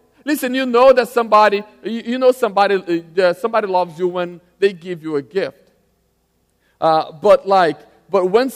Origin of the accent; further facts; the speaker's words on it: Brazil; English is a second language; I'm from Brazil, have an accent, if you notice right now.